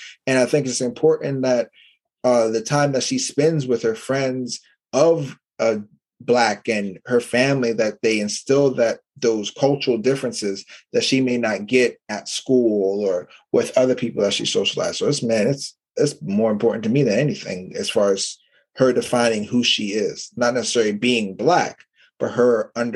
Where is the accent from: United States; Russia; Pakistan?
United States; Philadelphia, Pennsylvania; So with me, I think I came from Philadelphia where it's, you know, it's 50% black and then 50% everything else, white, Latino, Asian, Jamaican.